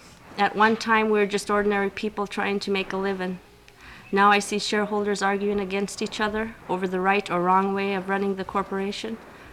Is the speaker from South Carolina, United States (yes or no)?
no; Dillingham, Alaska, United States; I was born and raised in Dillingham.